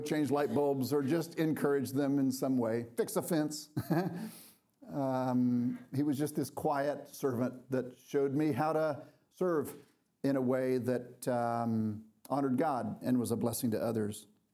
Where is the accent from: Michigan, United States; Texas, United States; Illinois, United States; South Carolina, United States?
Texas, United States; Dallas; I grew up here in Dallas. I grew up with mom and a dad who were really kind of just normal Christians, if you will.